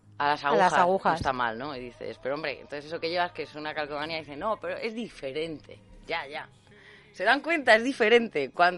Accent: Segovia, Castile and León, Spain; Yo que encima vengo de Castilla y León, de Segovia

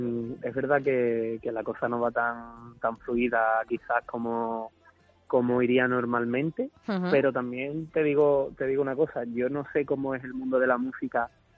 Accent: Cádiz, Andalusia, Spain; En mi tierra. Dentro de dos semanitas estamos ahí presentando el disco.

